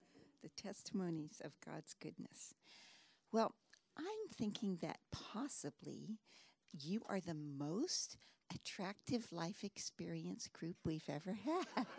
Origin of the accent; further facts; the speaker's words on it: San Francisco, California, United States; born there; but my story is that I was born in San Francisco, a non-Christian home